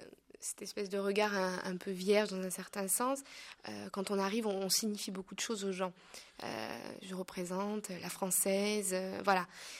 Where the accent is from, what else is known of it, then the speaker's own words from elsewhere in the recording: France; Moi, en tant que Française et athée